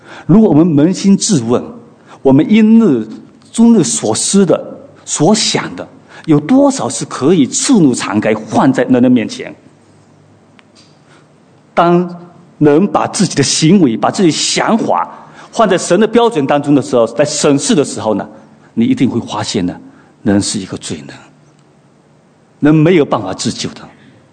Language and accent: Chinese; China; 你看我们从中国过来的